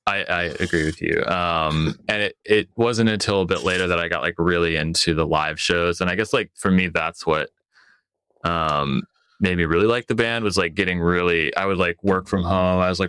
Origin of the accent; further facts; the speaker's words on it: California, United States; The first, like, obsession of mine was … Growing up in Southern California.